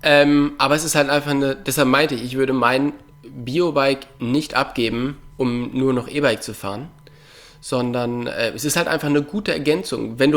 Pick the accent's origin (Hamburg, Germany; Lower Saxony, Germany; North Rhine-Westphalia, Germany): North Rhine-Westphalia, Germany; dass im Kölner Raum, da wo ich herkomme, gibt es Trails